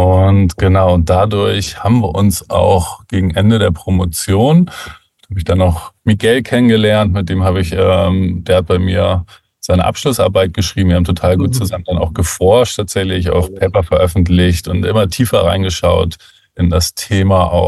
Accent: Northern Germany, Germany; ich bin ja hier aus dem Norden von Deutschland eigentlich auch groß geworden, immer um Hamburg rum, für dann auch in Lüneburg damals noch gelebt, so einer kleineren Stadt bei Hamburg, aber dann irgendwann relativ schnell nach Hamburg gezogen

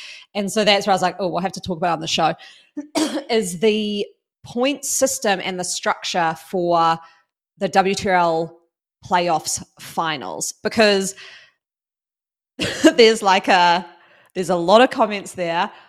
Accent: New Zealand; Well, it's not like I don't look at that and go like, oh, I should know that as a New Zealander.

